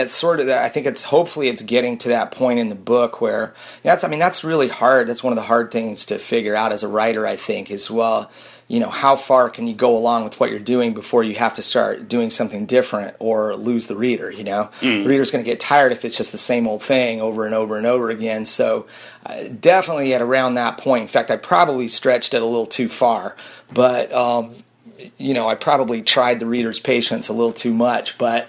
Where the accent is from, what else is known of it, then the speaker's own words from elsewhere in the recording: Sandpoint, Idaho, United States; I grew up in Sandpoint.